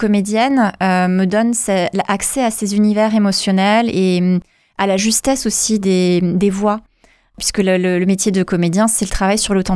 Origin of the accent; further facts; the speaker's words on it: Paris, Île-de-France, France; Non, je suis de Paris.